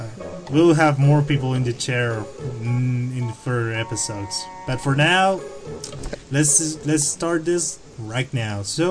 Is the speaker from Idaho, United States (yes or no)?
no; New York, United States; and yeah, I was born over there. But in the meantime, I'm from New York.